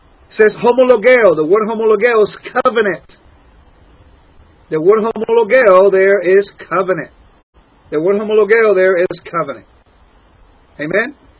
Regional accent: Puerto Rico; I can speak because I'm from Puerto Rico, and even though I'm a U.S. citizen

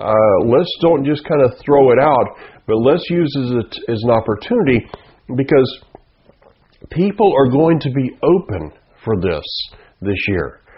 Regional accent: the South, United States; If you were where I grew up in the South, all planes went to Atlanta before they went to anywhere.

